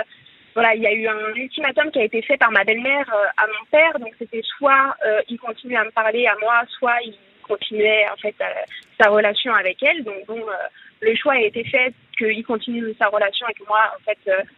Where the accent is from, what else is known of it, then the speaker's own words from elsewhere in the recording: Noiseau, Île-de-France, France; Alors, j'ai 22 ans et je viens de Noiseau.